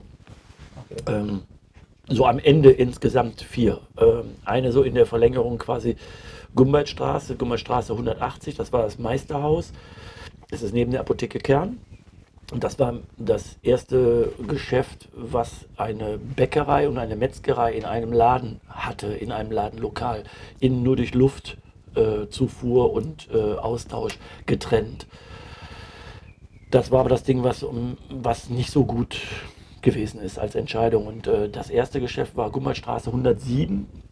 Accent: Düsseldorf, North Rhine-Westphalia, Germany; born there; Ich bin in Bilk geboren. In Bilk geboren und dann in den ersten 6 Jahren in Bilk gewesen. Das ist die Burghofstraße.

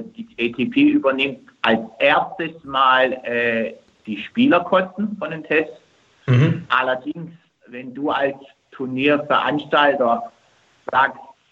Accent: Istanbul, Turkey; Gerade in meiner Heimat unten startet mal, in Istanbul

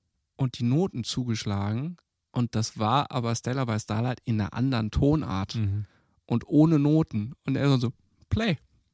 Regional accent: Germany; Ich komme aus Deutschland.

